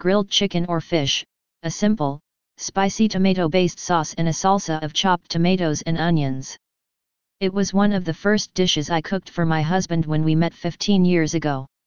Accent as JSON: {"language": "English", "country": "Sierra Leone", "said": "It's also very popular in neighboring Ghana and my home country Sierra Leone"}